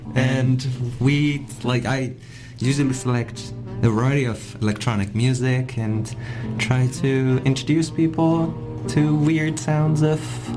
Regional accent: Tehran, Tehran Province, Iran; moved away as an adult; Yeah, I'm from Iran, and I was born and raised in Tehran, the capital, and moved here in 2018, when around like the time that I just turned 18.

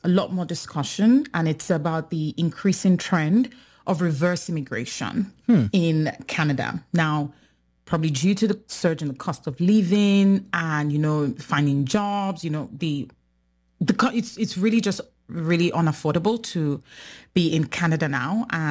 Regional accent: Nigeria; first language English

